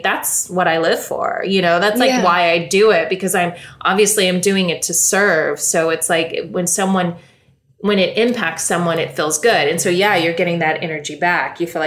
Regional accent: New York City, New York, United States; But I feel like it came from my own need as a New Yorker to just get out of the city.

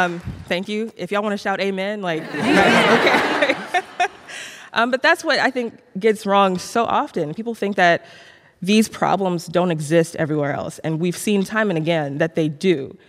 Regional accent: the South, United States; Growing up in the South, a lot of us who grew up here, we have a love-hate relationship, and I hated it when I was a kid.

